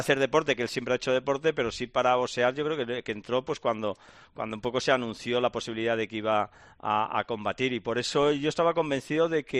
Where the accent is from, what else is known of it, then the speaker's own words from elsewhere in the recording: Arriate, Andalusia, Spain; Es de mi pueblo, es arriano, pero no apostaba solo porque fuera arriano